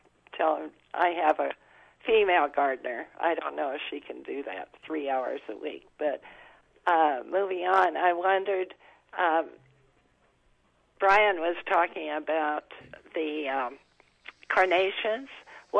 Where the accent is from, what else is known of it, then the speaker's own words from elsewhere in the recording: North Dakota, United States; born there; I was born in North Dakota, so we have lots of lilacs.